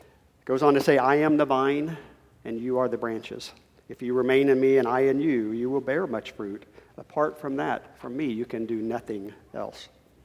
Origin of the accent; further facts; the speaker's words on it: Wyoming, United States; I'm actually from Wyoming, is where I'm actually from. I grew up in Wyoming